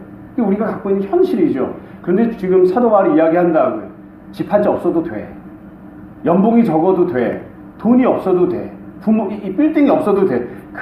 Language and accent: Korean; South Korea; 왜 이렇게 이 땅에서 이 한국 사람으로 태어났을까?